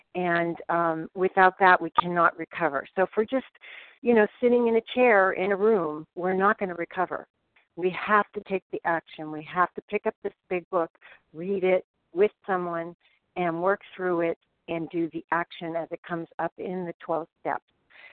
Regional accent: California, United States; I am from California

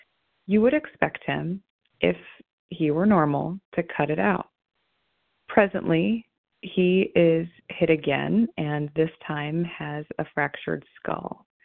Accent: Akron, Ohio, United States; I'm from Akron.

